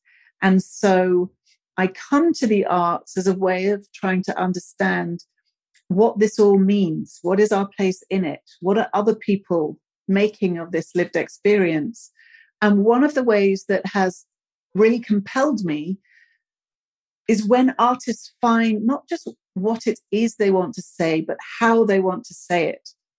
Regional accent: United Kingdom; I'm British. I come from a working class background. I'm not white.

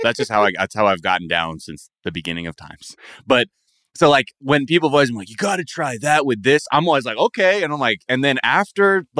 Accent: Los Angeles, California, United States; I'm from the San Fernando Valley in LA where we have no seasons.

